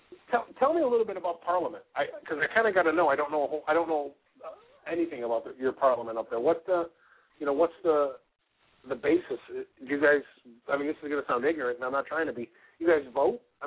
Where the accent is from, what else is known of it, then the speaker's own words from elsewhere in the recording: Buffalo, New York, United States; I grew up in Buffalo, and I'm only, you know, a hop, skip, and a jump right away from Niagara Falls, Ontario